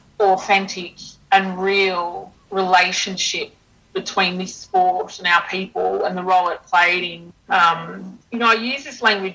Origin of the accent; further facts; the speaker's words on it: Cherbourg, Queensland, Australia; And she knew I was from Cherbourg and she gave me this collection of news articles